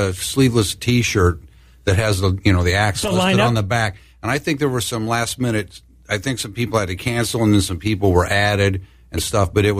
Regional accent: Pittsfield, Illinois, United States; That's my hometown.

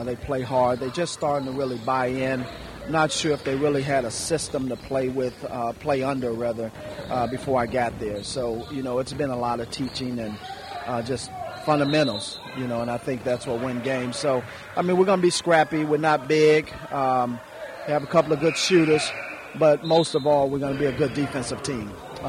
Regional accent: Chicago, Illinois, United States; Well, I'm from Chicago, and I talked to a few people

